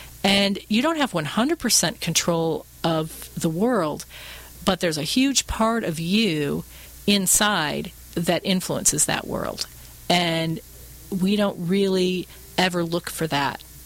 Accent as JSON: {"language": "English", "region": "Michigan", "country": "United States", "tie": "born or raised there", "said": "And it started way back when I grew up in Michigan, and I was frustrated with the weather."}